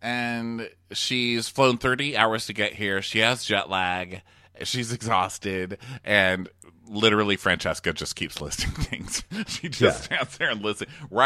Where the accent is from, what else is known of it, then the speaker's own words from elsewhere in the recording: Texas, United States; even though I'm from Texas